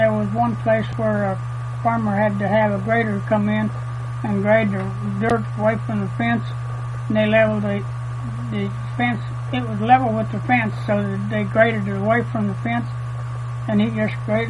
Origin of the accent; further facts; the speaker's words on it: Cimarron, United States; born there; No, I was born in Cimarron.